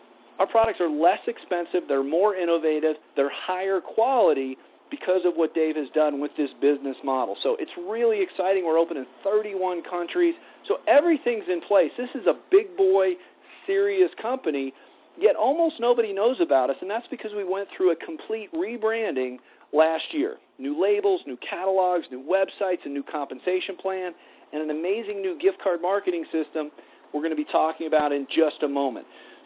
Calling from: Colorado, United States; I'm calling in from Colorado tonight.

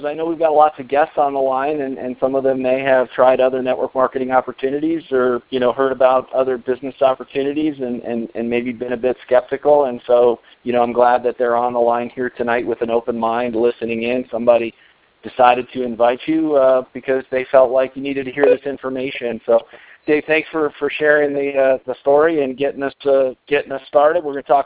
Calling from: Colorado, United States; And I'm calling in from Colorado tonight.

